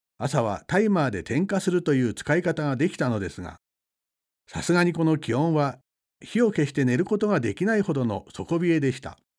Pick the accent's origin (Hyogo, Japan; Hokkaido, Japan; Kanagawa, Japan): Hokkaido, Japan; Hakodate; also born or lived in Tokyo; now in Obihiro, Japan; 東京から帯広に引っ越して最初の冬のことです。北海道で生まれ育った私は、同じ北海道でも出身地の函館とは違った厳しい寒さに驚かされました。